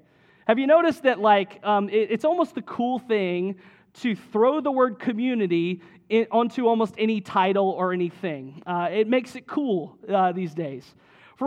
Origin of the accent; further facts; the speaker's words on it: Duluth, Georgia, United States; I grew up in Duluth, and I remember when the town center, Duluth Town Center, Town Green was built.